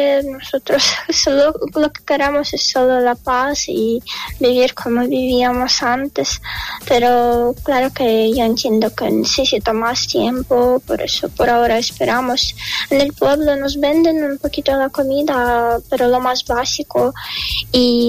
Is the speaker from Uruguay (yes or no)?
no; Ukraine; me preocupa mucho todo lo que está pasando en mi país, porque es nuestra tierra, aquí está todo lo que yo amo, lo que me encanta, y mis padres están aquí, mis abuelos que tienen casi 80 años